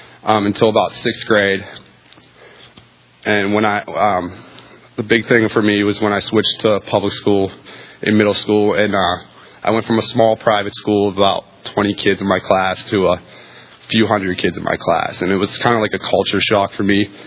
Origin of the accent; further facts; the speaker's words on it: Pittsburgh, Pennsylvania, United States; I grew up in Pittsburgh. I was born in Pittsburgh. I'm the youngest of three children. I come from a family of drug addicts and alcoholics.